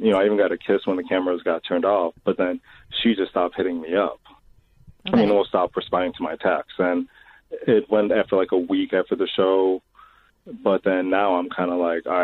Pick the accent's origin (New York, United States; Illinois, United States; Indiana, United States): Illinois, United States; Chicago; I'm from Chicago.